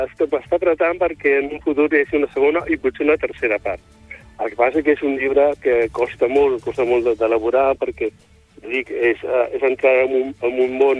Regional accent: Barcelona, Catalonia, Spain; born there; now in Palafrugell, Spain; Jo soc nascut a Barcelona i porto molt de temps visquent a Palafrugell

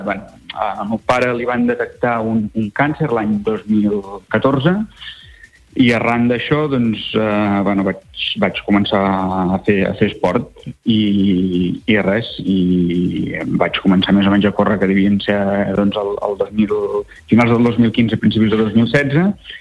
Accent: La Bisbal d'Empordà, Catalonia, Spain; born there; now in Palafrugell, Spain; jo tinc la sort de viure a Palafrugell, com has dit al principi. Si bé soc nascut a la Bisbal, però visc a Palafrugell

